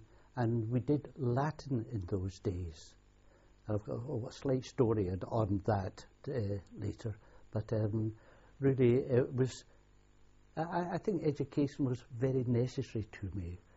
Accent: Glasgow, Scotland, United Kingdom; born there; I was born in Glasgow, Scotland, on the 7th of the 8th, 1926.

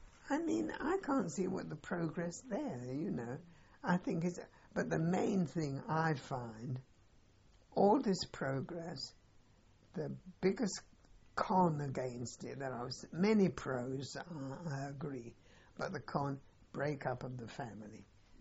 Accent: Italy; and she liked a lot of tea, being English, and we liked coffee, being Italian.

